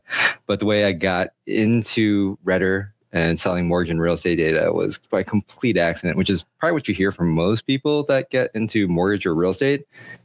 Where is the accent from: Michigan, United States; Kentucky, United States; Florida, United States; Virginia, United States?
Virginia, United States; But no, I'm from Northern Virginia, and most people think we're West Coast because we're technology.